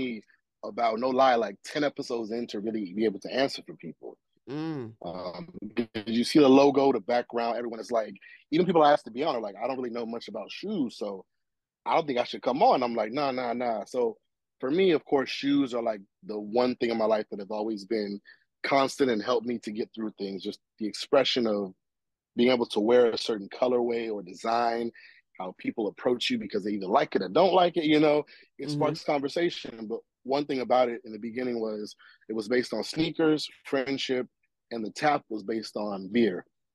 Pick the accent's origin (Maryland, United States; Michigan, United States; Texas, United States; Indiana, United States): Texas, United States; also born or lived in Santa Ana, California / Louisiana; now in San Diego, United States; I'm from Santa Ana, California, which is about 45 minutes south of LA, but I was raised between Texas and Louisiana, so I got that southern upbringing since I was real, real little.